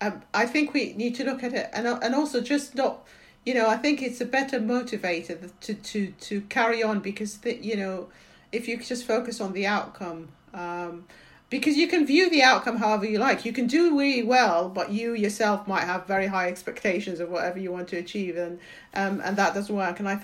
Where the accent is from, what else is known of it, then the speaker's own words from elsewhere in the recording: Iraq; I was off school for many months as part of being, you know, in, you know, growing up in Iraq, you know.